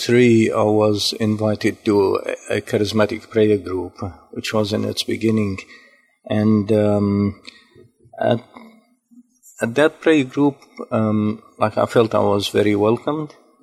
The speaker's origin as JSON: {"language": "English", "town": "Jerusalem", "region": "Jerusalem District", "country": "Israel", "tie": "born or raised there", "moved": "as an adult", "lives_now": "Australia", "said": "I was born in Jerusalem. As a matter of fact, only about 2 minutes' walk from Calvary, where Jesus was crucified and where he was buried in the sepulchre. I was born there, and I lived there for 20 years"}